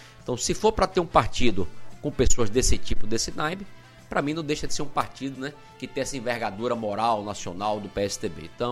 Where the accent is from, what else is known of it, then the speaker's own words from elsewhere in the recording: Itapetinga, Bahia, Brazil; minha infância foi aqui em Itapetinga